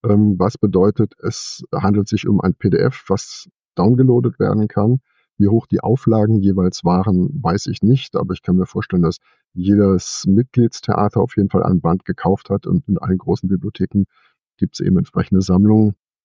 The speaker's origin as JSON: {"language": "German", "town": "Kleve", "region": "North Rhine-Westphalia", "country": "Germany", "tie": "born or raised there", "said": "die meine Heimatstadt Kleve, die Stadthalle bespielt hat, hätte ich in meinem Leben vor meinem 18. Lebensjahr, als ich ins Studium ging, nie irgendwas gesehen."}